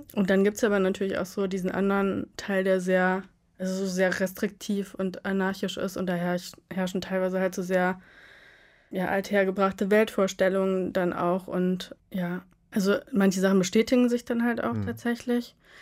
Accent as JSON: {"language": "German", "town": "Krefeld", "region": "North Rhine-Westphalia", "country": "Germany", "said": "Also ich komme nicht aus der Großstadt, ich komme aus Krefeld. Das ist halt so eine 250.000 Einwohnerstadt, aber es ist halt auch nicht ländlich da."}